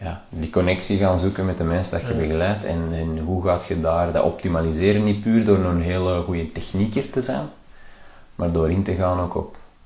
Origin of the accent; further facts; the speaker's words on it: Antwerp, Flanders, Belgium; Ja, wij zijn zelf van Antwerpen.